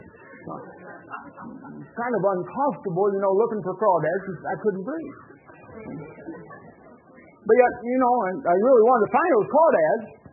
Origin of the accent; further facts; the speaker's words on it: West Virginia, United States; Growing up in West Virginia, we used to look for crawdads.